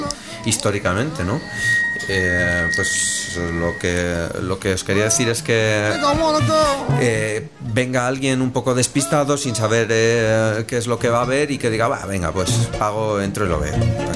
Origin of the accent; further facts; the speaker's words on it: Torrelavega, Cantabria, Spain; pues marcharte para casa andando, los que somos de Torrelavega, ¿no?